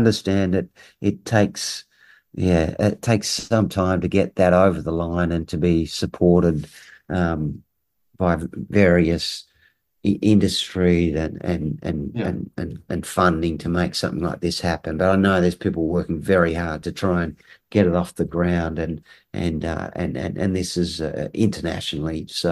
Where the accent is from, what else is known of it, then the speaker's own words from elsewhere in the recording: Launceston, Tasmania, Australia; He comes from my hometown of Launceston in Tasmania.